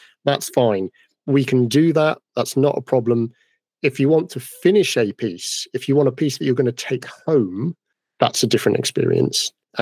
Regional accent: United Kingdom; I brushed it off because I'm British and we don't take compliments very well.

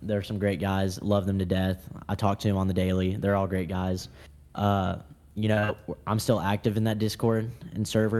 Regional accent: Wichita Falls, Texas, United States; I was born in Texas, Wichita Falls, about 2 hours above Dallas. I've lived here most of my whole life.

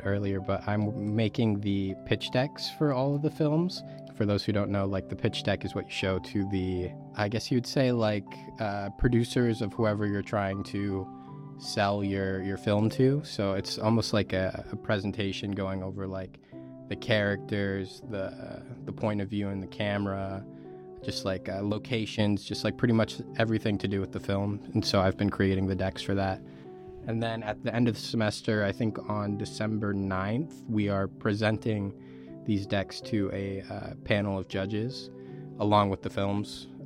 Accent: Fairfax, Virginia, United States; I am from Fairfax, Virginia, so up north.

